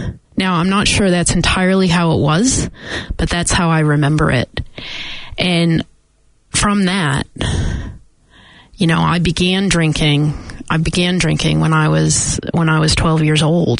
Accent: Massachusetts, United States; I grew up in just outside of Boston, Massachusetts, Irish Catholic family.

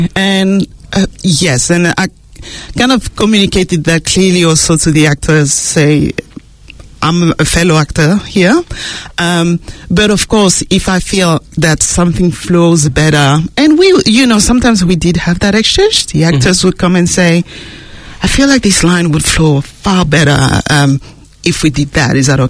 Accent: Martinique, France; English is a second language; moved away as an adult; also born or lived in London; now in New Zealand; Look, I'm from Martinique, the French-speaking Caribbean, and I moved here in Aotearoa in 2017

